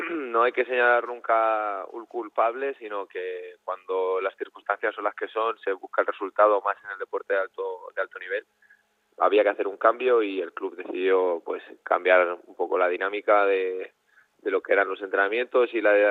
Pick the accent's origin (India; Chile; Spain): Spain; Valencian Community; Soy jugador valenciano de la vinguda del CIR, como me gusta decir a mí